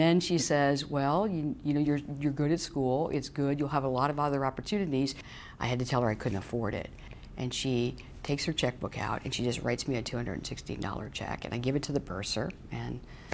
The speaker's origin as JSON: {"language": "English", "region": "Missouri", "country": "United States", "tie": "born or raised there", "said": "I grew up in Missouri. My father was a postal worker, and when I was 15, he lost his job."}